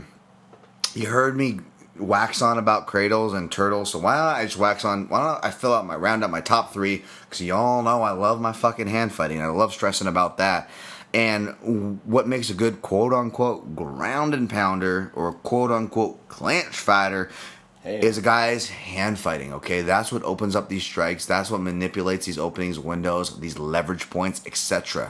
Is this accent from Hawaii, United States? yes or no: yes; Hawaii, United States; you hear me talking about being Hawaiian?